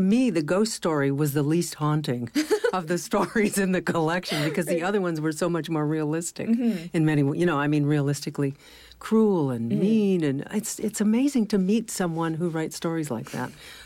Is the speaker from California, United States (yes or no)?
yes; California, United States; I'm from California.